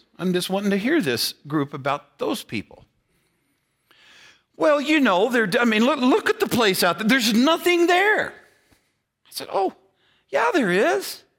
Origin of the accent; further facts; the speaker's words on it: Colorado, United States; where I grew up in Eastern Colorado, agrarian society. All my growing up, when I was at least little, my town was 2,500 people, if you count cats and dogs.